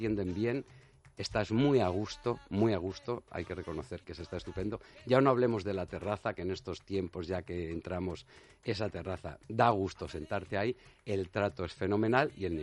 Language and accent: Spanish; Castile and León, Spain; no es porque tire por mi tierra, pero por lo que comentaban los expertos en su momento, esa harina está hecha en un molino de piedra zamorano